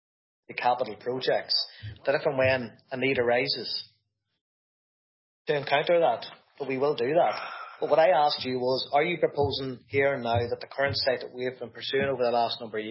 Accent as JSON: {"language": "English", "town": "Newry", "region": "Northern Ireland", "country": "United Kingdom", "tie": "born or raised there", "said": "whilst I represent Slieve Cullion DEA and I live in Slieve Cullion DEA, I was born and bred in Newry. My family are still in Newry."}